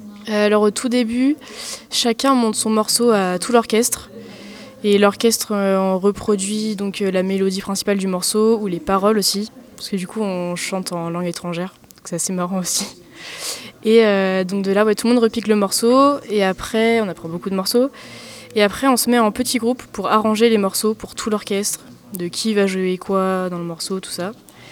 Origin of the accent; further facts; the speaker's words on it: Brittany, France; je viens de Bretagne et je fais des percussions et de la batterie.